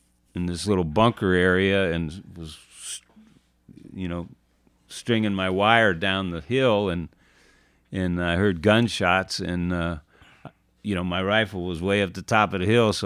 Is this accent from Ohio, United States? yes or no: yes; Ohio, United States; No, I came back in Ohio. Okay. I mean, I was from Ohio.